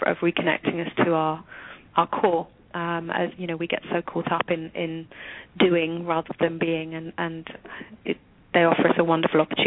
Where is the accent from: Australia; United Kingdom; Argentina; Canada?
United Kingdom; England; now in United States; the traditions and the beliefs that I have acquired as an English person, while examining and exploring the values and the beliefs and the traditions of Americans